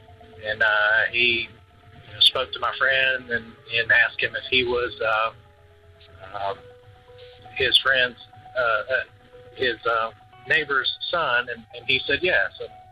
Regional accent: Virginia, United States; I'm from Virginia.

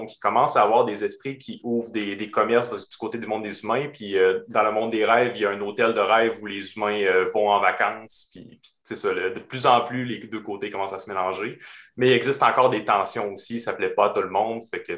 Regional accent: Baie-Comeau, Quebec, Canada; Je viens de Baie-Comeau avec l'usine à papier là-bas qui est centrale à la ville

